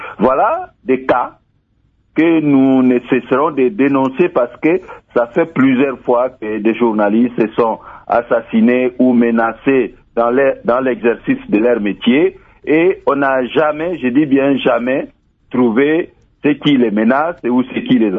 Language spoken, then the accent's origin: French; DR Congo; nous sommes Congolais